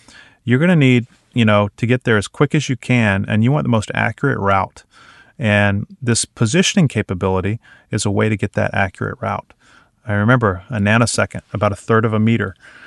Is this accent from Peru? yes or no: no; Florida, United States; I'm from Florida. When it's cold, things feel like they're moving a little too slow.